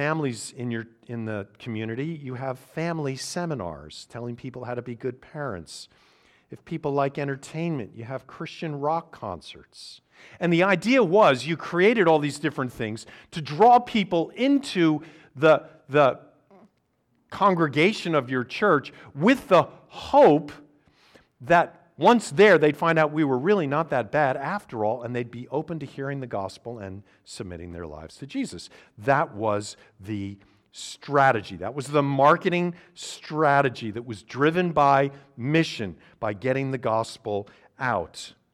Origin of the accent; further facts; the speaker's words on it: New Jersey, United States; In the mid-Atlantic colonies, New Jersey in particular, my home state, you had no established church.